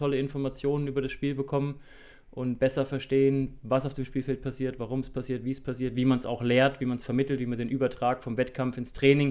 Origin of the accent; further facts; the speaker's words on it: Thuringia, Germany; moved away as an adult; Ich bin mit 18 aus Thüringen ausgewandert und war dann 3 Jahre am Bayerischen Untermain beim TV Großwallstadt.